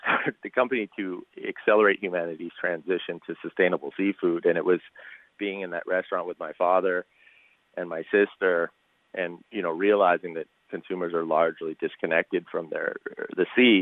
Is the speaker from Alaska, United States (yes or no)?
yes; Homer, Alaska, United States; I grew up in Homer, Alaska, but I fished in Bristol Bay with my father.